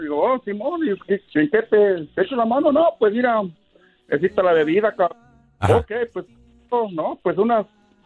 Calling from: New Jersey, United States; Desde New Jersey.

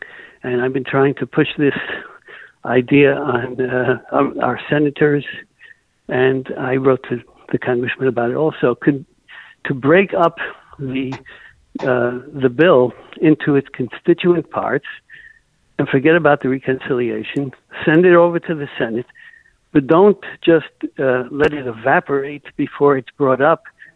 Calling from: Riverdale, New York, United States; I'm from the Riverdale

